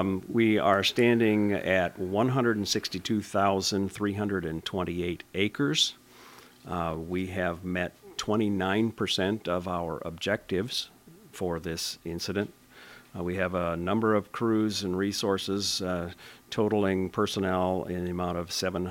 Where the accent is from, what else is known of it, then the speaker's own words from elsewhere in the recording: South Dakota, United States; I'm from South Dakota. I'm working full time with the state of South Dakota Department of Agriculture.